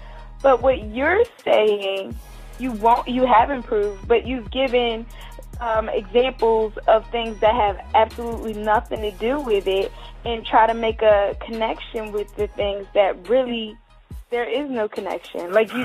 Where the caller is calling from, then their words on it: Philadelphia, Pennsylvania, United States; I'm coming from the Philadelphia area.